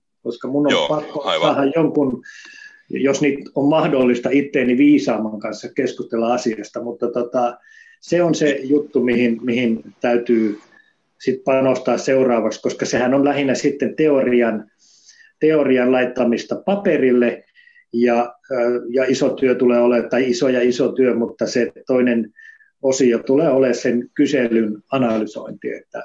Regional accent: Savonia, Finland; Mä oon savolainen ja mä osaan selittää.

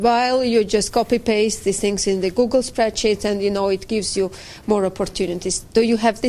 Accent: Georgia; I come from Republic of Georgia

